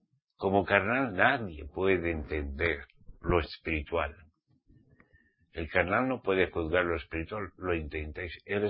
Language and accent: Spanish; Spain; born there; Hoy en día me ha tocado … español. Español porque nací en España. Pero israelita redimido por la sangre de Yahshua, mi ciudad Daní y mi patria es Jerusalén celestial.